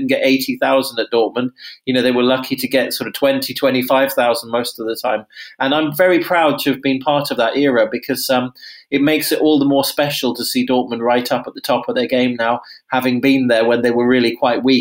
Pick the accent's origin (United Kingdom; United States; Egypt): United Kingdom; England; obviously as an Englishman I was particularly pleased to see an English player on the pitch in the Bundesliga.